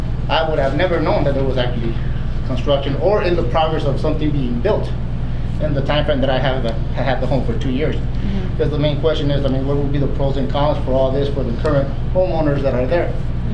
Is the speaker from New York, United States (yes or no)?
no; Los Angeles, California, United States; I grew up in East LA.